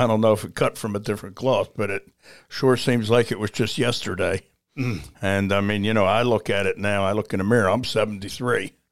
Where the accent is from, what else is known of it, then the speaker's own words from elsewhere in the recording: Baltimore, Maryland, United States; I grew up in East Baltimore.